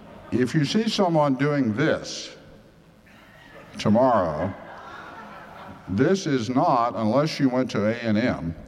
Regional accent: Texas, United States; Now, I can say that because I am a Texan. I don't think a lot of people know that. Born here and spent some formative years of my life here

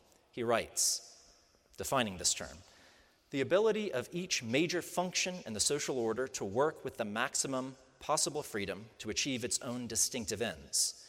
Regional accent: Pennsylvania, United States; The right to wear a hat was a veiled reference to the founder of my home state of Pennsylvania.

